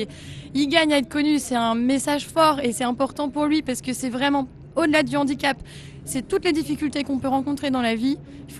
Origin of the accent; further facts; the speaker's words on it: Hauts-de-France, France; On est fiers parce qu'on est nordiste